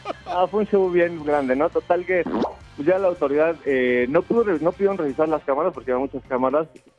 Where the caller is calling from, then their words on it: Mexico City, Mexico; su servidor y oyente desde hace muchos años aquí de la Ciudad de México.